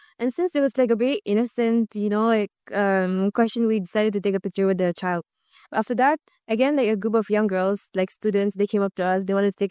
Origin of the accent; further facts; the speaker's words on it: Nagaland, India; Hello everyone … from Nagaland.